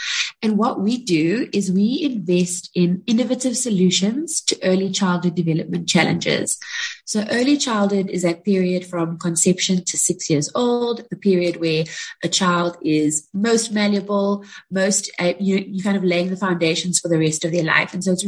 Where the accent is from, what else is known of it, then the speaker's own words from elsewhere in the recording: Cape Town, Western Cape, South Africa; now in Pretoria, South Africa; I'm from Cape Town, but I'm in Pretoria right now